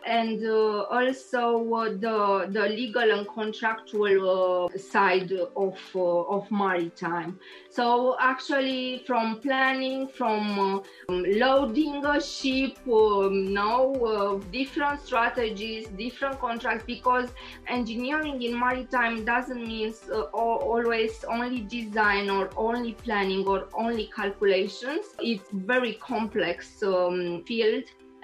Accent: Romania; English is a second language; now in Liverpool, United Kingdom; I am Romanian, but my profession was making me to see all the world during different projects. And I choose Liverpool because I love Liverpool from my childhood.

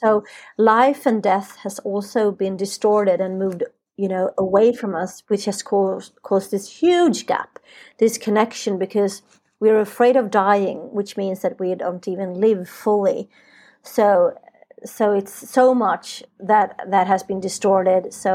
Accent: Sweden; I'm born and raised in Sweden, and here when you come into menopause, they have, you know, like not so nice words.

